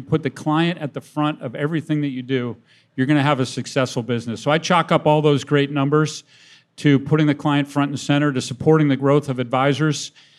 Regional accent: Boston, Massachusetts, United States; And then second, as a Bostonian

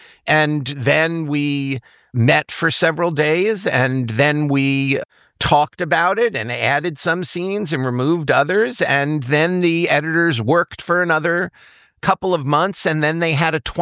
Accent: Long Island, New York, United States; We're both from Long Island, and we love to go back to Long Island a couple of weeks every year, and we bring our kids.

